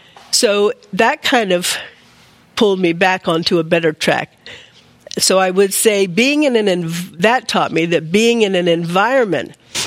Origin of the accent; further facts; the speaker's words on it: Washington, District of Columbia, United States; But I grew up in Washington, D.C. area, right next to the General Conference.